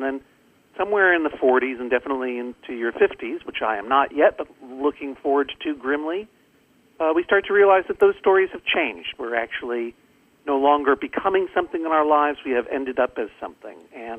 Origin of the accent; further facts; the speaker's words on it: Boston, Massachusetts, United States; I am from New England. I grew up outside of Boston in Massachusetts, and I spent a lot of my youth in western Massachusetts.